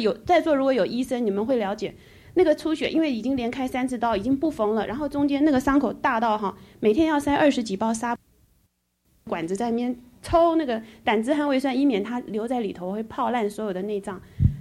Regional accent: Taiwan; 我是从台湾来的。

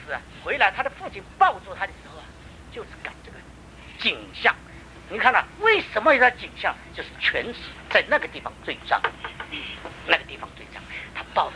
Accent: Tibet, China; 哎，我西藏人这个舌头特别长

